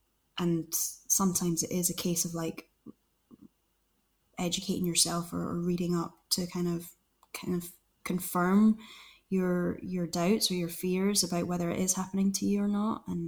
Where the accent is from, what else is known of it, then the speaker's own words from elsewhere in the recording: Glasgow, Scotland, United Kingdom; She's from Glasgow. I'm from Glasgow.